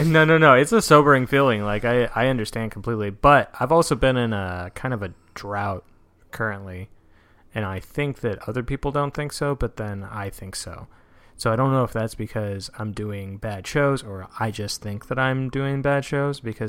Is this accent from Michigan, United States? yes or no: no; Texas, United States; But I'm also from Texas and a Cowboys fan.